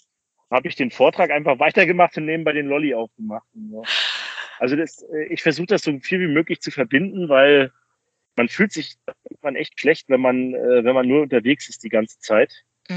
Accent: Rostock, Mecklenburg-Vorpommern, Germany; das war in meiner Heimatstadt Rostock.

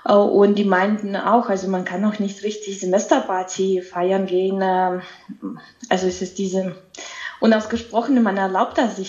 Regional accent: Belarus; first language Belarusian; German is a second language; Meine Muttersprache ist Belarusisch und Russisch und in Belarus sind 2 Sprachen, staatliche Sprachen.

